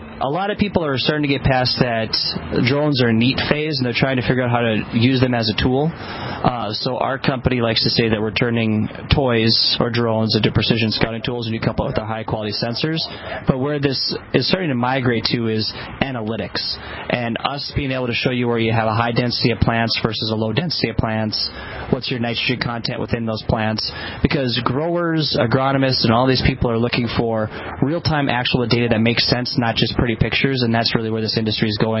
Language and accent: English; North Dakota, United States; I'm from North Dakota, so I'm a huge advocate for North Dakota